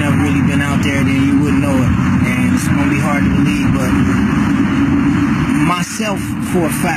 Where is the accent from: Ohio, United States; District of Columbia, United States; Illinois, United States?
Illinois, United States; Chicago; I'm from Chicago. Born and raised there. I ran those streets of Chicago and changed my life.